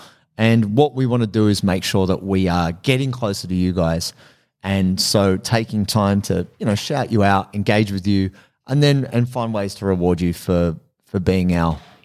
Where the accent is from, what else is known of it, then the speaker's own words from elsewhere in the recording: Australia; I'm Australian. You know, it's part of the Australian vernacular to swear